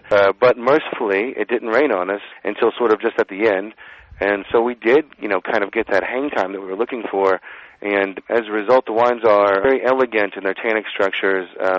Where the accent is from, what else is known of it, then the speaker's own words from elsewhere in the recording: Memphis, Tennessee, United States; Well, no, it's funny you ask. I'm from Memphis, Tennessee. There aren't many of us out here from Memphis making wine